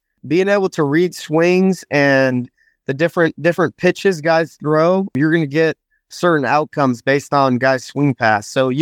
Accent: Fontana, California, United States; Grew up in Fontana, California. Yeah, we just a park right by our house.

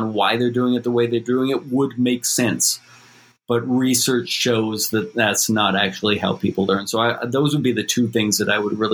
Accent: Canada; as a Canadian

